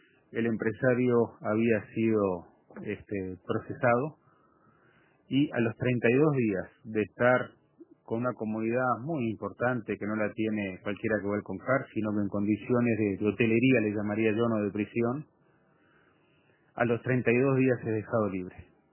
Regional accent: Uruguay; somos todos los uruguayos conscientes

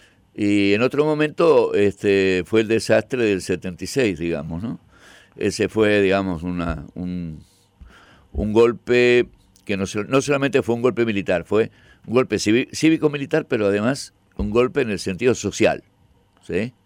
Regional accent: Buenos Aires, Argentina; also born or lived in Córdoba; En Buenos Aires, sí. Viví siempre en Buenos Aires, salvo, digamos, viajes o cosas momentáneas, pero mi lugar de vivir.

